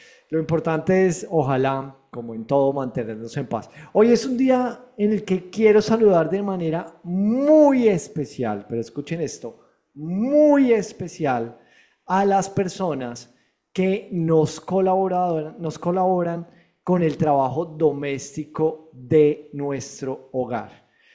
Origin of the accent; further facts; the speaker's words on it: Bogotá, Bogotá Capital District, Colombia; born there; en donde yo nací, en Bogotá, Colombia.